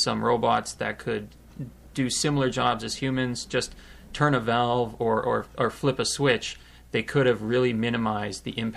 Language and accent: English; Barrie, Ontario, Canada; now in Kitchener-Waterloo, Canada; I'm actually from Barrie, just north of Toronto. I came to KW to do an undergraduate and then master's degree in mechatronics.